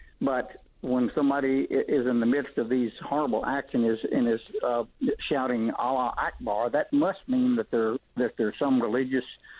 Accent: Southern United States, United States; I'm a Southerner and a conservative

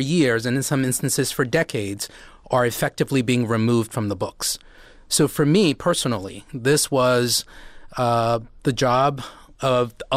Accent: Silver Spring, Maryland, United States; born there; I was born in Silver Spring, Maryland.

